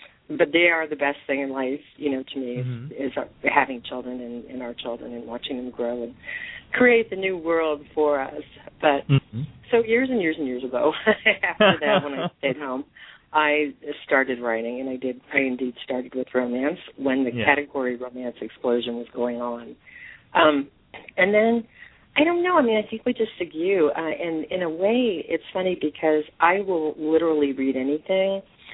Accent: Miami, Florida, United States; So I grew up in Florida. I'm in Miami and I very much still love my home.

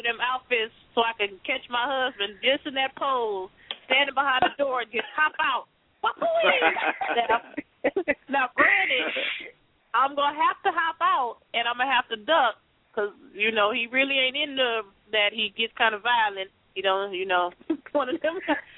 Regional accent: California, United States; And I come from Cali. We didn't do all that booty shake stuff they do in Florida.

